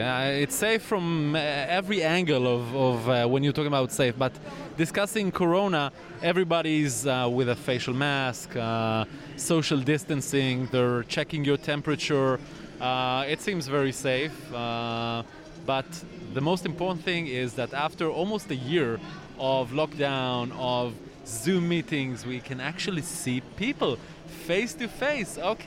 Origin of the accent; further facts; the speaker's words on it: Israel; we're from Israel.